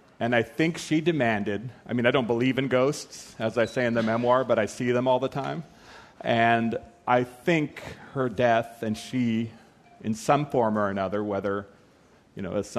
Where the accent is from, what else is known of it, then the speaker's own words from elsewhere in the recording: United States; Well, I grew up poor in the United States, and my variety was Native American, but I share this story with millions of other Americans from poor places in the United States.